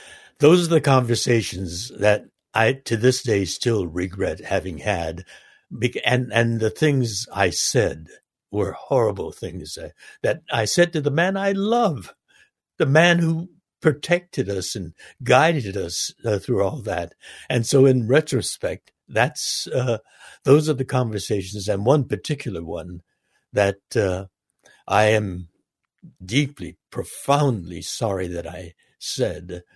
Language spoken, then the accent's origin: English; Los Angeles, California, United States; in my hometown of Los Angeles, a white woman claimed that she was attacked and harassed by a Chinese man